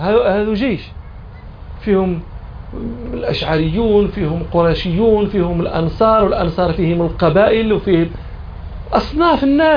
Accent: Morocco; عندنا في المغرب الناس لا تحفظ القرآن من المصحف إنما تحفظه من اللوح

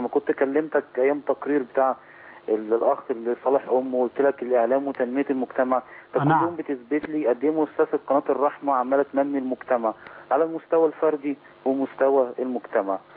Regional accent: Egypt; احنا كمصريين

